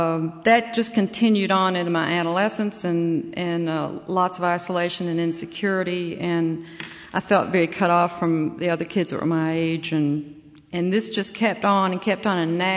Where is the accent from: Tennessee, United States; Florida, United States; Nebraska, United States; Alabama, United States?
Tennessee, United States; Knoxville; I'm from Tennessee originally. I was born in Knoxville, Tennessee.